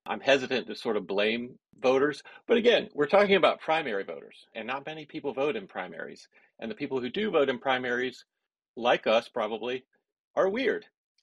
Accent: South Carolina, United States; And look, I'm from South Carolina, where bizarre political strategies are sort of the norm.

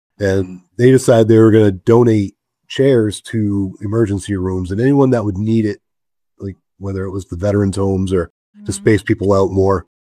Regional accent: Biddeford, Maine, United States; And this town, I grew up here in Biddeford, and it always treated me well. I went to school here, graduated here. I've lived here.

